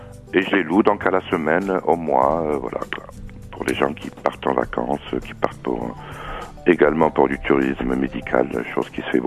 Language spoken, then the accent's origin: French; Algeria; moi je suis algérien